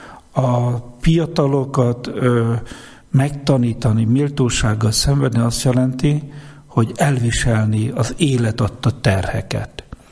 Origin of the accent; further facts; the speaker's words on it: Geszteréd, Szabolcs-Szatmár-Bereg, Hungary; a család, az otthon nekem, a szülőfalum, Geszteréd, az én családom, a szüleim